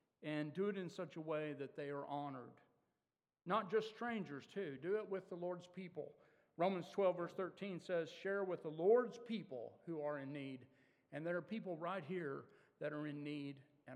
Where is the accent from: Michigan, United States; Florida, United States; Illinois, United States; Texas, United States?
Texas, United States; Dallas; One of my favorite memories from being a kid growing up in the Church of Christ in suburban Dallas